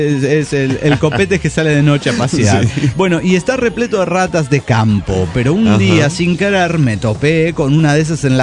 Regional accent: Cuajimalpa, Mexico City, Mexico; de Cuajimalpa, México.

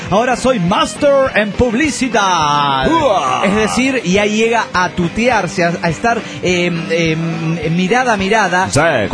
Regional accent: Cochabamba, Bolivia; de Cochabamba, Bolivia.

